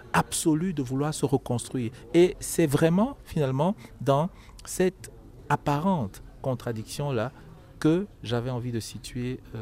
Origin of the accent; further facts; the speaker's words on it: Bali, Northwest Region, Cameroon; born there; un Camerounais, un Douala, parce que je suis d'origine Douala, comme vous l'avez rappelé, c'est-à-dire que de Bali, donc je suis né à Bali